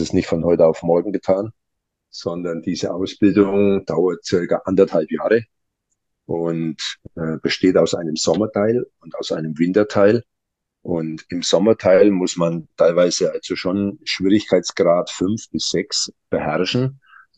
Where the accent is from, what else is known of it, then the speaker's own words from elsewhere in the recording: Bavaria, Germany; Ich komme aus Oberfranken.